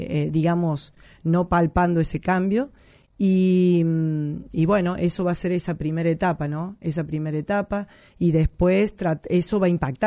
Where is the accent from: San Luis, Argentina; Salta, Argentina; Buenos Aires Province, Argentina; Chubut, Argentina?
San Luis, Argentina; todos los sanluiseños somos solidarios, los argentinos.